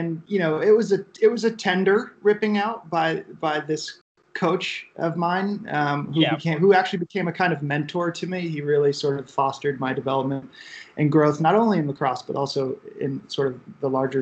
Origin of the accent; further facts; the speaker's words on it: Connecticut, United States; also born or lived in California; So I grew up in Connecticut. I was born in California and then moved to Connecticut when I was about 7 or 8.